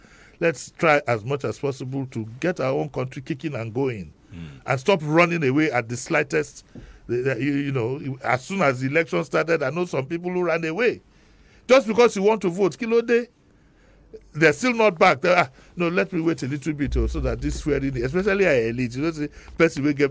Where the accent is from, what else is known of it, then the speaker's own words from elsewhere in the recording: Nigeria; You need to be open-minded as a Nigerian, in all honesty.